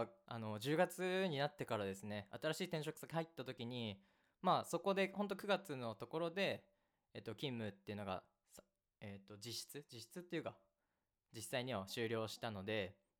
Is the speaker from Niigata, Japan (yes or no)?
yes; Niigata, Japan; also born or lived in Tokyo; 日本じゃねえや地元の新潟とあと東京を結構週1ぐらいでずっと行き来してたんですけど